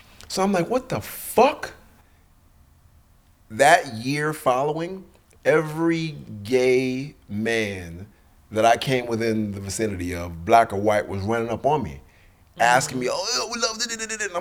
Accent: Jamaica; You know, and then we're Jamaican.

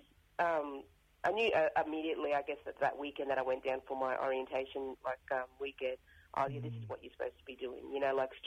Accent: Cairns, Queensland, Australia; I'm born and raised in Cairns, but my mob are Kanju from up the Cape and Torres Strait on my dad's side.

